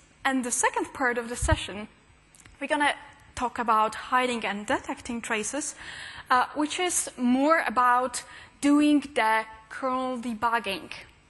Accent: Poland; and I am from Poland. Technically, I spend only weekends in Poland with my husband.

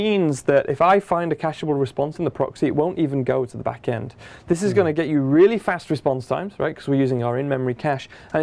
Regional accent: United Kingdom; I'm going to say maths, because I'm British. That's how we say it. We don't say math.

